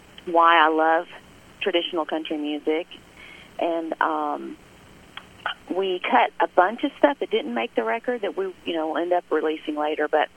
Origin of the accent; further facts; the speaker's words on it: Texas, United States; Well, I'm from East Texas. I recorded this record in East Texas.